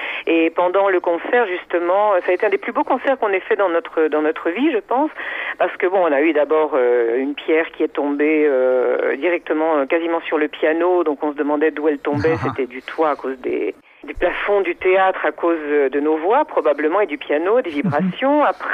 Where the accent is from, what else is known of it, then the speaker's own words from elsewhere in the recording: France; ça parle déjà de ma nostalgie de la France, qui est mon pays culturellement le plus présent, puisque j'ai été élevée en France